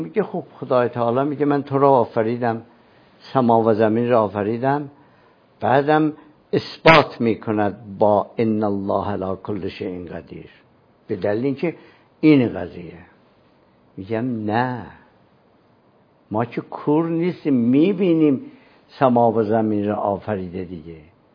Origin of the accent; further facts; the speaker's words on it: Iran; خیال میکرد من افغانستانیم. گفت من این انت، تو از کجایی؟ کسی که کم بیاره بحث رو عوض میکنه، یه بحث جدید میاره. به من گفت من این، از کجایی؟ گفتم من ایران.